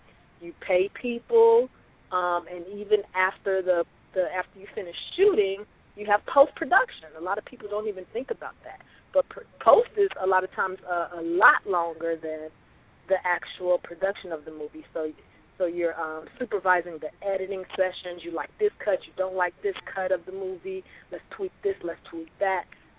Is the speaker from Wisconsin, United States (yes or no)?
no; Chicago, Illinois, United States; also born or lived in Los Angeles; I do have a PhD in engineering from Georgia Tech, though I'm from Chicago. So after I graduated from Georgia Tech, I moved out to L.A. to act.